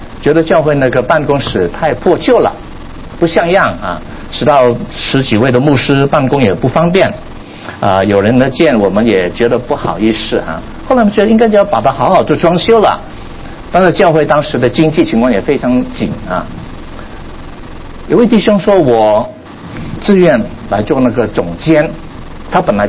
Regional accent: Guangdong, China; 我们广东人有句话呢，你们北方人可能听不懂

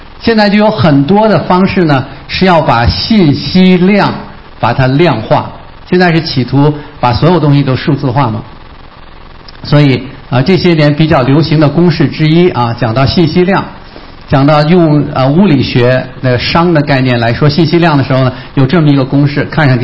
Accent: Beijing, China; 我是北京人啊，我们北京孩子小的时候，就我那个年代的时候啊，上个世纪50年代出生的这样的人啊

